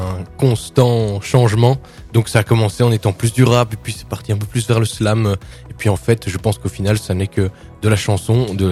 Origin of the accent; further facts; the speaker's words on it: Belgium; boire ma petite bière en tant que bon belge